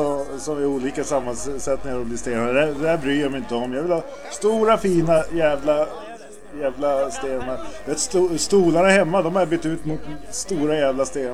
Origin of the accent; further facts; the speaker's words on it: Örnsköldsvik, Västernorrland County, Sweden; Det är lite lustigare än där vi kommer ifrån uppe i Nordingrå och Örnsköldsvik och allting.